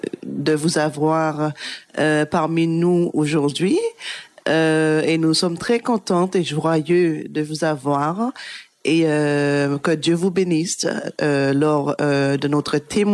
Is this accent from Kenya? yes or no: no; St. Martin; also born or lived in Saint Kitts; So St. Martin is basically my home, as I would like to say. So I grew up here, yes. I went to school here as well on the friend side. And so I've been here my whole life, basically.